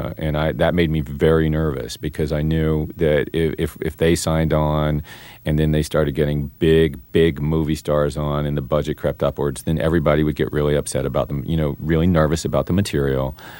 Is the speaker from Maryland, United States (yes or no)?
no; Marietta, Georgia, United States; I grew up in Marietta, and I grew up in the in Marietta, Georgia